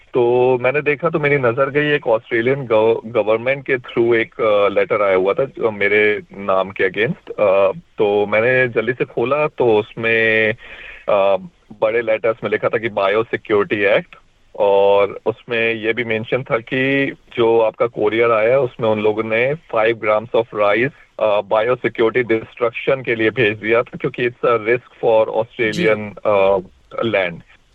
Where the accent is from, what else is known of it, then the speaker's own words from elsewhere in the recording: Madhya Pradesh, India; moved away; और मैं मध्य प्रदेश इंडिया से बिलोंग करता हूँ। हाँ जी, मैं यहाँ पर 4 साल से हूँ।